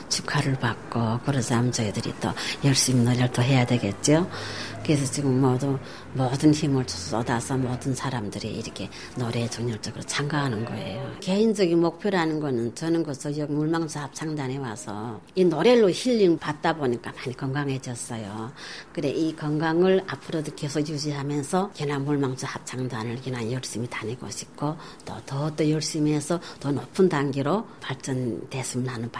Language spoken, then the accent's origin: Korean; North Korea; now in South Korea; 다 같은 북한에서 왔지만